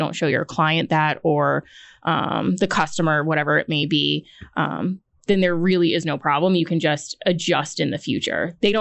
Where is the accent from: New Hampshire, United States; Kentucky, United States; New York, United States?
New York, United States; also born or lived in Bronx; So I'm originally from New York, born in the Bronx, and my parents moved quote unquote upstate, which is like an hour above New York City.